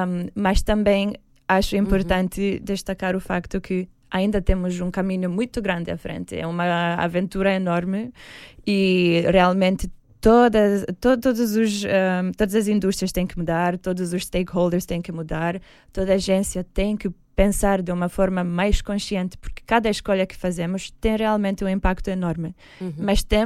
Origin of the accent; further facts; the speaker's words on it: Romania; Portuguese is a second language; moved away as an adult; also born or lived in Milan, Italy; now in Portugal; Não, eu sou da Roménia, mas quando tive 18 anos mudei para Milão, em Itália, para fazer os meus estudos em finanças e economia.